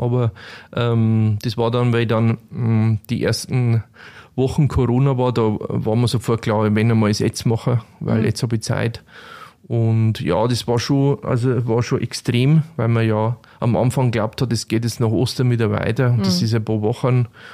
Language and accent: German; Bavaria, Germany; accent: Upper Palatinate dialect; Ja, also ich bin in erster Linie eigentlich ein Weitler, weil ich komme aus dem nördlichen Bayerischen Wald. Aber ich darf mich eher als Europäer bezeichnen mit einem Oberpfälzer Dialekt.